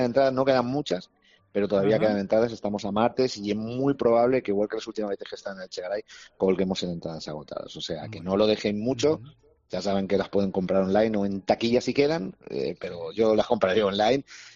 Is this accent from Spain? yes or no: yes; Albacete, Castilla-La Mancha, Spain; porque yo soy de Albacete, es una ciudad pequeñita, muy humilde y muy modesta